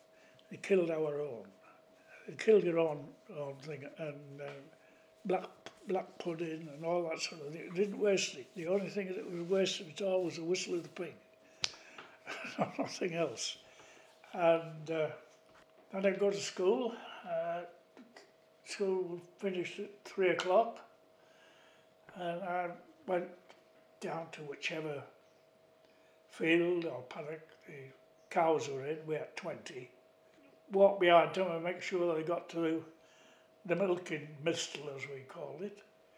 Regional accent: Harrogate, Yorkshire and the Humber, United Kingdom; We come from Harrogate in Yorkshire, in a small village known as Bachelor Gardens or Bilton, and a farming stock. I went to a church school.

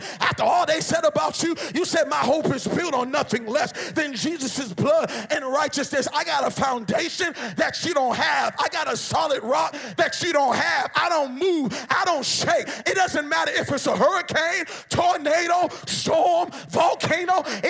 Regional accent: Boston, Massachusetts, United States; I grew up in Boston.

